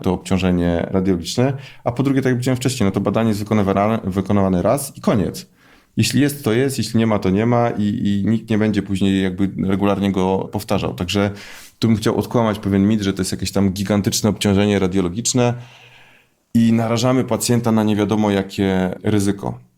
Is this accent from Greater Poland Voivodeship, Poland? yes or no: yes; Poznań, Greater Poland Voivodeship, Poland; żeby tylko przyjeżdżać do Poznania, bo jestem z Poznania.